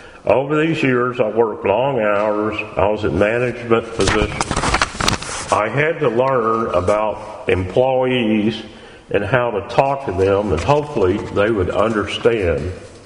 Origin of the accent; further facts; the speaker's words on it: Dallas, Texas, United States; I would like to share my life's journey with you. I was born and ra